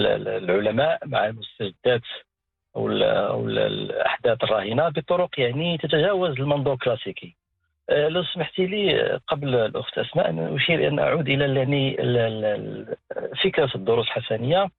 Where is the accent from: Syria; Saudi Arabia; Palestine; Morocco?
Morocco; ويعتبر يعني كذلك يعني مسألة مهمة في بالنسبة لنا كمغاربة